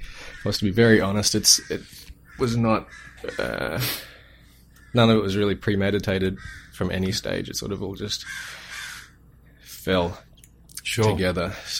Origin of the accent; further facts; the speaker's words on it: Gold Coast, Queensland, Australia; also born or lived in Sydney; a little primary school on the Gold Coast in Queensland, in Australia.